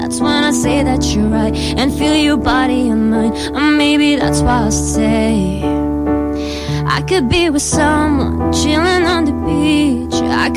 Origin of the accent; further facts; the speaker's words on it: Indonesia; I'm a musician, also I'm from Indonesia.